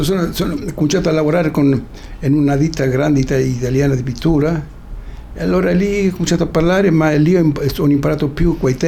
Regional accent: Buenos Aires, Argentina; Dell'Argentina, Buenos Aires.

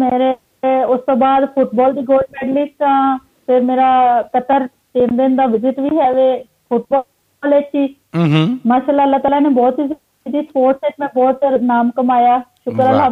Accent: Lahore, Punjab, Pakistan; ਅਸੀਂ ਪ੍ਰੋਪਰ ਲਾਹੌਰ ਦੇ ਰਹਿਣ ਵਾਲੇ ਹਾਂ, ਸ਼ੁਰੂ ਤੋਂ ਲੈ ਕੇ ਇੱਥੋਂ ਦੀ ਹੀ ਮੇਰੀ ਜੰਪਲ ਹੈ, ਇੱਥੋਂ ਦੀ ਹੀ ਤਾਲੀਮ ਹੈ, ਇੱਥੇ ਹੀ ਮੈਂ ਨੌਕਰੀ ਕੀਤੀ, ਅੱਲਾਹ ਤਾਲਾ ਨੇ ਇੱਥੇ ਹੀ ਮੇਰੀ ਸ਼ਾਦੀ ਹੋਈ, ਸਾਰੀ ਜ਼ਿੰਦਗੀ ਇੱਥੇ ਲਾਹੌਰ ਹੀ ਲੰਘ ਗਈ ਹੈ।

